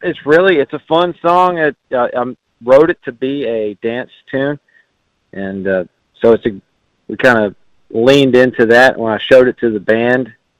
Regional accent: Texas, United States; But basically, we're from Southeast Texas. We're near the Gulf Coast. If you look right on the border of Louisiana and Texas, we're right there.

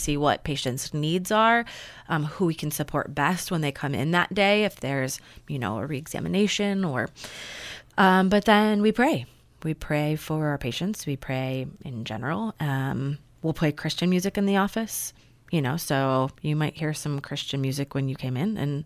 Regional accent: Chicago, Illinois, United States; And he said, "Oh, I'm from Chicago." I said, "Me too."

